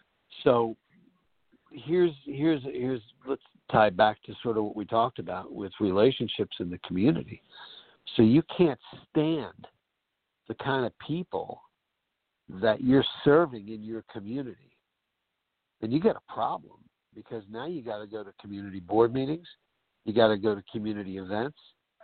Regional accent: Long Island, New York, United States; when I was growing up in Long Island and my early years in the fire service

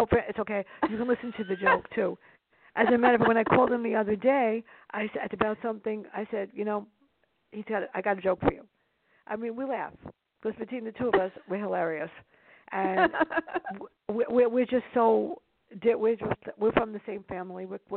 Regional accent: New York City, New York, United States; now in upstate New York, United States; I grew up in the South Bronx. I moved to the Bronx, a different area, until my mom died. Then we moved.

